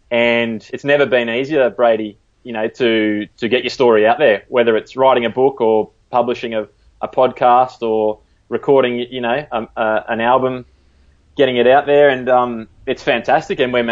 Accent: Australia; You're at home as an Aussie supporter.

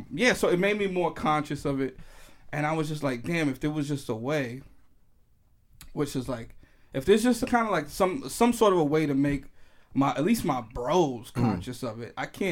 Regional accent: New York, United States; And like, I'm from New York, I'm from the Bronx.

